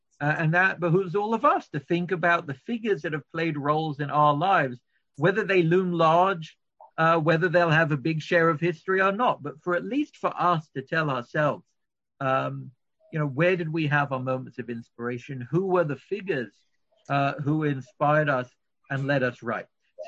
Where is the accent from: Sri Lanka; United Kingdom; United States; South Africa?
United Kingdom; London; the house I grew up in London was 318 Whitchurch Lane.